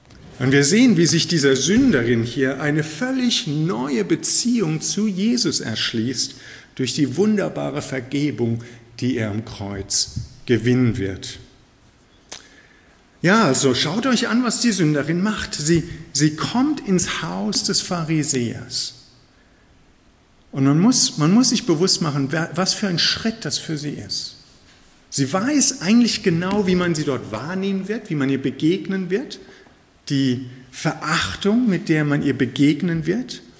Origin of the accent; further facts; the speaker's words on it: Germany; ich bin Deutscher, aber unsere Heimat im Missionarssinne ist ja Australien.